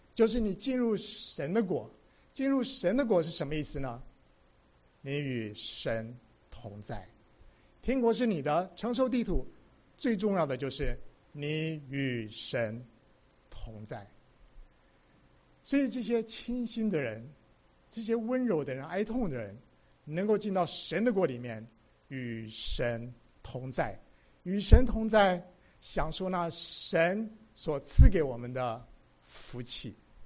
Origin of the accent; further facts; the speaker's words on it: China; 好像我们中国人呢不太用虚心这个词，起码我很少用